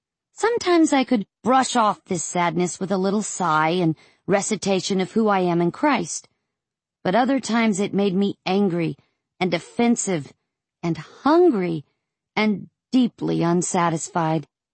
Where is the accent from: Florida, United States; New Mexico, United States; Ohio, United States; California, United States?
Florida, United States; I grew up in Florida, which meant no snow ever.